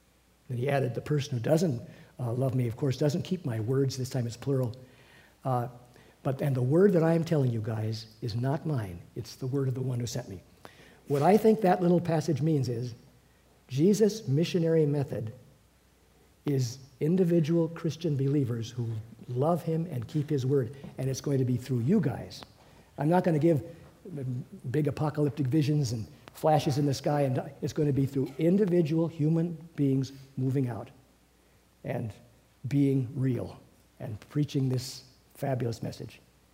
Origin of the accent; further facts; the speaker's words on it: East Hollywood, California, United States; born there; I was born in East Hollywood, in the Atwater Village area, and just a few miles from the most alive Presbyterian church on the planet